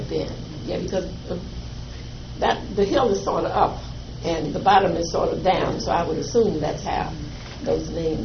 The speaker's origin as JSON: {"language": "English", "town": "Falls Church", "region": "Virginia", "country": "United States", "tie": "born there", "said": "But as I said, I was born here in Falls Church."}